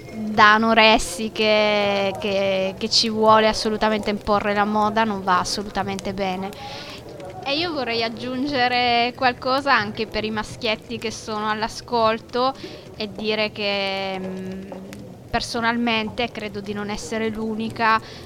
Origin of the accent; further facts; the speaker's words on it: Sicily, Italy; born there; now in Trieste, Italy; anche se abito a Trieste da più di 35 anni ormai, io sono nata in Sicilia e mantengo vive queste mie radici, queste mie tradizioni